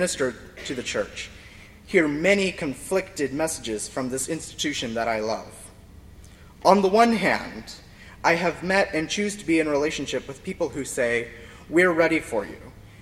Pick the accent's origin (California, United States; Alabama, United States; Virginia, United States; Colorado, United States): Virginia, United States; Lynchburg; In my hometown of Lynchburg, I can easily pass by at least half a dozen churches while I'm out and about